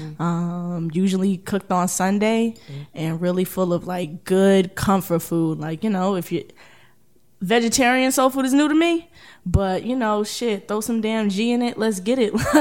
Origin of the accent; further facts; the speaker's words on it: Atlanta, Georgia, United States; I would say that I'm from the South as well. I grew up in Atlanta for half of my life.